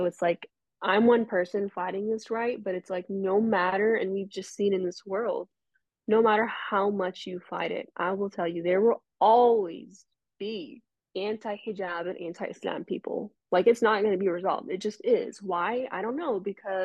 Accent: Texas, United States; like I'm still an American and I'm gonna go back to Texas

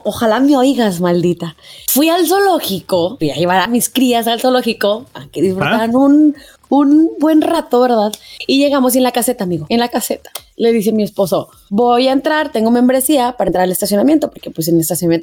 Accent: Mexico; yo soy mexicana, pero soy de tez blanca.

